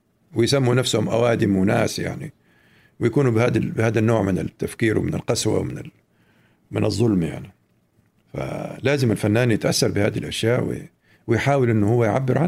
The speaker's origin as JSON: {"language": "Arabic", "town": "Mecca", "region": "Makkah Province", "country": "Saudi Arabia", "tie": "born or raised there", "also_born_or_lived": "Cairo / Jeddah / Beirut", "said": "ولكن حياتنا كانت في مكة في البداية، وبعدين عاد أنا طبعا أنا ولدت في القاهرة أول شيء، وبعدين عشت بداية حياتي في مكة، وبعدين رجعنا مرة تانية القاهرة، وبعدين جيت على جدة، وبعدين رحت على بيروت، وبعدين رحنا على الهند"}